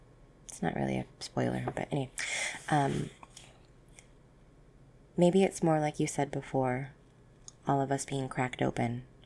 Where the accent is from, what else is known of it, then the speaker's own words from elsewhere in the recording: United States; Two, where are you from? I am from America, the States.